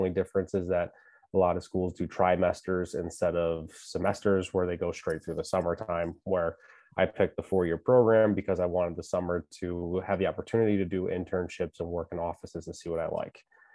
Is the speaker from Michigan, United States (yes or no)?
yes; Michigan, United States; now in Shrewsbury, United States; I'm originally from Michigan, but made my way out here for hockey and then college, and, you know, met my wife in Boston.